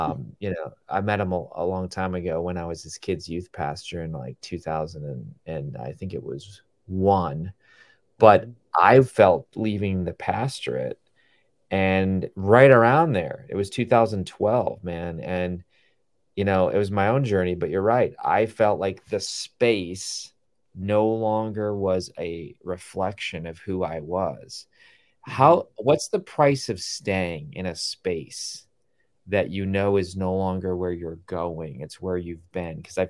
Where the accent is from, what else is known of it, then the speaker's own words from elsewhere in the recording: Wisconsin, United States; I'm from Wisconsin. I don't know if you know that, but I'm from Wisconsin.